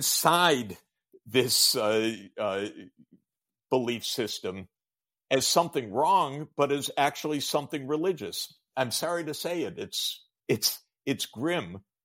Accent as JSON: {"language": "English", "country": "United States", "tie": "born or raised there", "said": "It's not the Judaism I was at all inculcated with as an American, because grew up in America in what is necessarily a pluralistic society"}